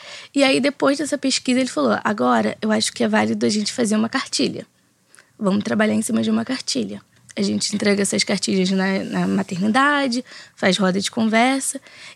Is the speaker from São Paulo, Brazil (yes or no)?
no; São Gonçalo, Rio de Janeiro, Brazil; você é de São Gonçalo, eu sou de São Gonçalo